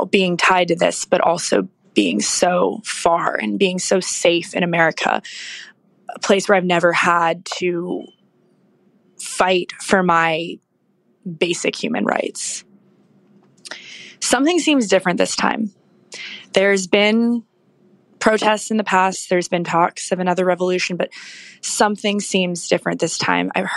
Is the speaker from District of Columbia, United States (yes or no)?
yes; Washington, District of Columbia, United States; I'm from Washington, D.C.